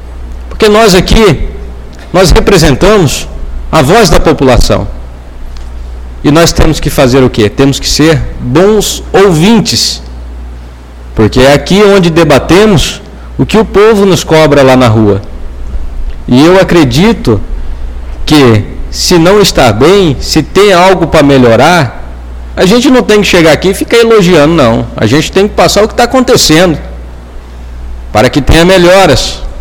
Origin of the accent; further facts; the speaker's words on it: Nova Santa Helena, Mato Grosso, Brazil; Já eu me considero filho deste lugar, porque foi aqui onde eu nasci, me criei e não tenho pretensão de ir embora, não. Eu sinto que a minha missão é aqui em Nova Santa Helena e é aqui que eu quero ficar pelo resto da minha vida